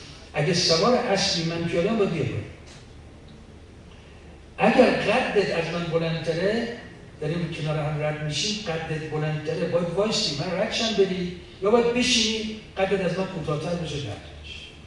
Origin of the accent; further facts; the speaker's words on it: Iran; حالا ما چون ایرانیم